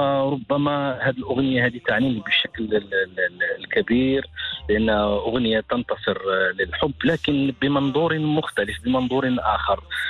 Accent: Morocco; بهذا الغناء الشعبي الخاص بنا احنا كمغاربة

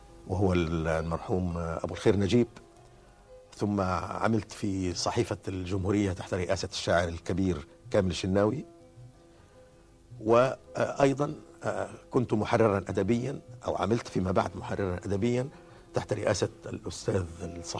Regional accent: Alexandria, Alexandria Governorate, Egypt; also born or lived in Sudan; لقد نشأت وترعرعت وعشت في مدينة الإسكندرية، هذه أيضا إحدى الحقائق الثابتة في حياتي. تعلمت وتثقفت وعملت في الصحافة المصرية

